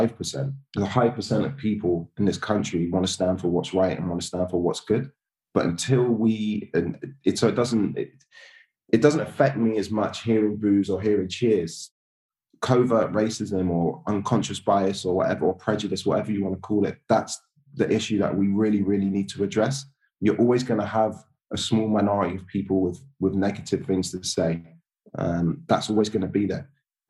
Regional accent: Sierra Leone; So I'm from Sierra Leone.

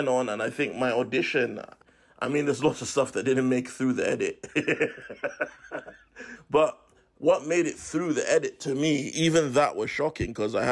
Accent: Croydon, London, United Kingdom; and I'm from Croydon, South London.

